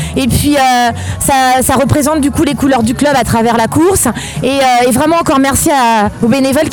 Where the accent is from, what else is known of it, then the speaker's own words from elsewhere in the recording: Nantes, Pays de la Loire, France; Je viens de Nantes pour les vacances à Moliettes, voilà.